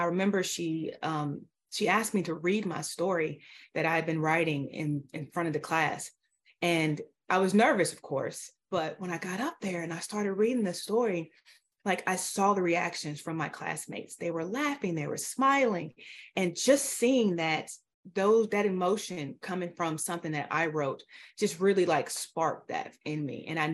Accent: Illinois, United States; also born or lived in Chicago; I grew up in a teeny tiny town in Southern Illinois. I was born in Chicago, but I grew up in Southern Illinois.

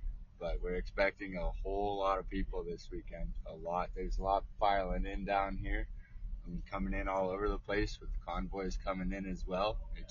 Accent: Alberta, Canada; I'm not sure about the different police officers running around here. I'm from Alberta

